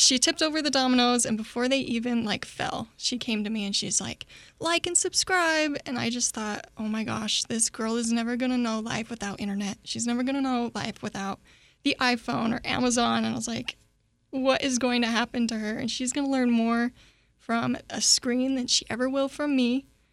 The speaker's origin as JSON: {"language": "English", "town": "St. George", "region": "Utah", "country": "United States", "said": "I work here at the university in the accounting department. I'm originally from Southern Utah, St. George area."}